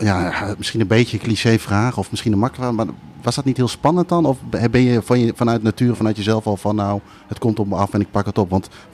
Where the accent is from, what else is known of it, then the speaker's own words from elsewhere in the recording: Indonesia; now in Netherlands; ik kom uit Indonesië, maar ik ben eigenlijk een beetje verpest door de Nederlandse cultuur wat dat betreft.